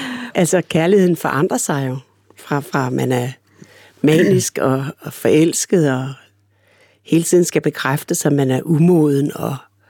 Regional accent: Region of Southern Denmark, Denmark; vi er begge to fynboer.

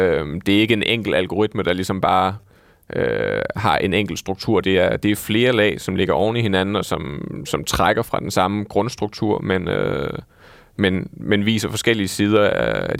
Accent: Jutland, Denmark; Nu er jeg jo jyde

